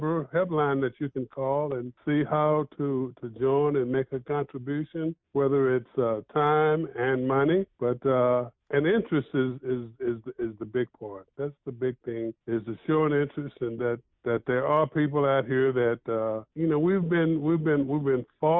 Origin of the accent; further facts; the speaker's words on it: Texas, United States; well, I'm a Texan.